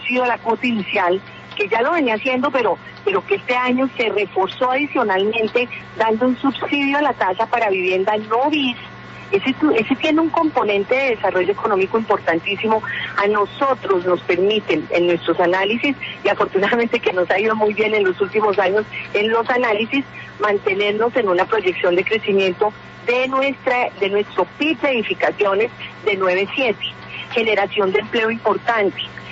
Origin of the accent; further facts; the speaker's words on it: Bogotá, Bogotá Capital District, Colombia; A mí me dolía, además, porque yo soy bogotana